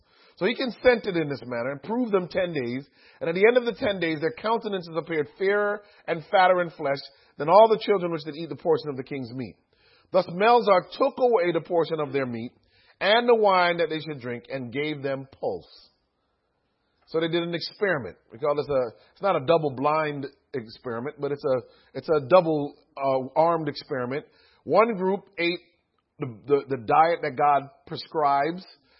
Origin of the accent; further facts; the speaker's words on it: United States; I am an American, and by default, I'm a capitalist.